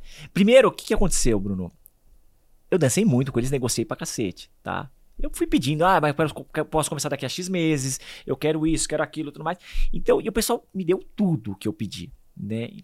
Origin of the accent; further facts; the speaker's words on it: Argentina; Portuguese is a second language; Sou argentino, tô jogando duro, vou jogar na bola.